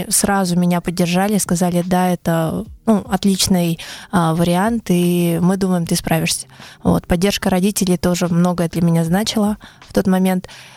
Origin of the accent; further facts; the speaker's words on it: Kyakhta, Buryatia, Russia; сама я родом из Кяхты, училась там в школе